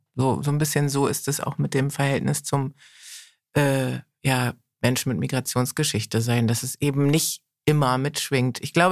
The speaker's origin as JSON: {"language": "German", "region": "Berlin", "country": "Germany", "tie": "born there", "said": "Geboren am Heidelberger Platz."}